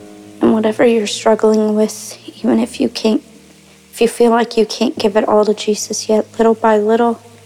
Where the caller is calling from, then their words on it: Missouri, United States; I'm from Missouri. I've listened to DAB for years, But this is my first time calling in.